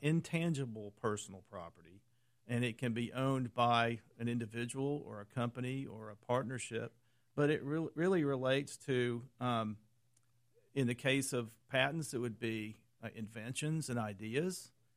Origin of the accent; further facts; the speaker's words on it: Chattanooga, Tennessee, United States; I'm a native Chattanoogan.